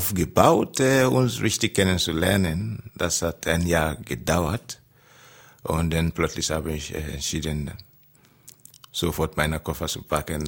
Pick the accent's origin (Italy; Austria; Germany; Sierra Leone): Sierra Leone; German is a second language; also born or lived in Gambia; Und dann bin ich von Sierra Leone nach Gambia geflüchtet, you know, als Flüchtling. In Gambia ist auch ein kleines westafrikanisches Land.